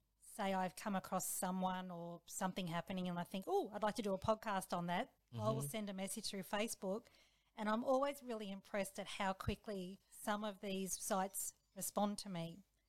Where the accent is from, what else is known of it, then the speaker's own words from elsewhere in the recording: Gold Coast, Queensland, Australia; Well, I grew up on the Gold Coast, so I totally get that analogy.